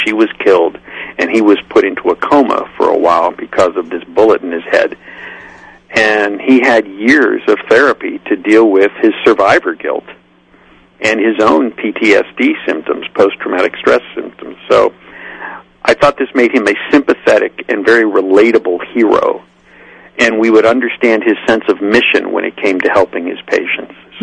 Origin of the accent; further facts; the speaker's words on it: Pittsburgh, Pennsylvania, United States; And the fact that I grew up in Pittsburgh and went to Pitt